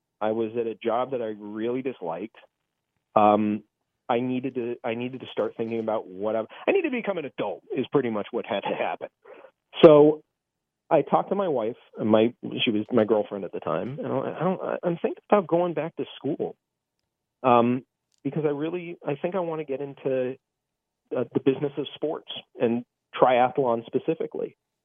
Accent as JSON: {"language": "English", "region": "California", "country": "United States", "said": "I'm from Southern California. My wife is from here. We wanted to stay close to home"}